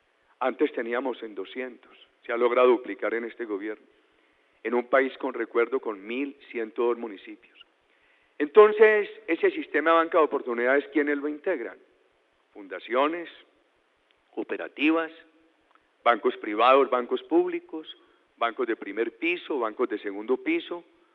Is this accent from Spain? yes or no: no; Antioquia, Colombia; Y no es un patrimonio de mi patria chica, de Antioquia, es un patrimonio de todo el país.